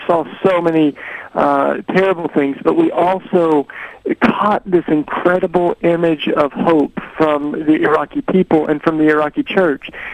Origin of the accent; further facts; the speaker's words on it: the South, United States; Like I grew up in the South, down here in the Bible Belt, and my dad was in Vietnam